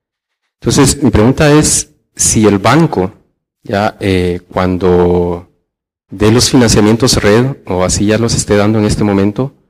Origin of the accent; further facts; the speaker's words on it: Guatemala; soy de Guatemala, soy Maya Jacquequel